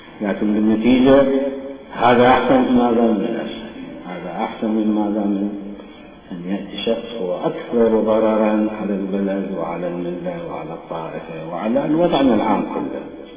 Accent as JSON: {"language": "Arabic", "country": "Iraq", "said": "مهمة ومصيرية بالنسبة لنا كعراقيين نعيش في هذا البلد"}